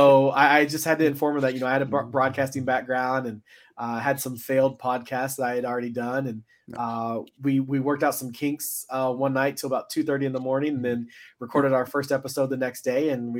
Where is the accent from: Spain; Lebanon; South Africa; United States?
United States; Indiana; I grew up in Southern Indiana. Been there for 35 of the 37 years I've been on earth.